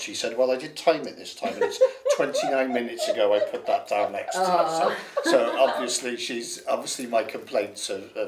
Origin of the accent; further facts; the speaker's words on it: Wales, United Kingdom; born there; now in Hastings, United Kingdom; if you go back far enough, kind of a mixture of northern Spain and the Welsh Valleys. More immediately, I was born in South Wales, and then I've lived all over the UK.